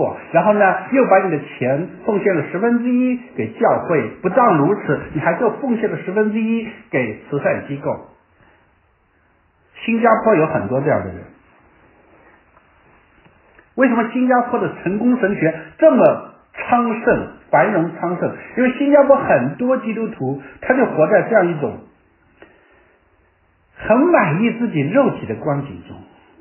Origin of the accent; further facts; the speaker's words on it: China; 我们中国人是很容易习惯的